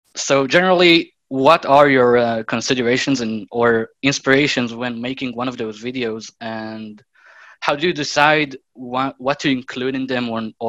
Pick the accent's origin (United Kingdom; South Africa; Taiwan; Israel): Israel; I'm 21. I'm from Israel.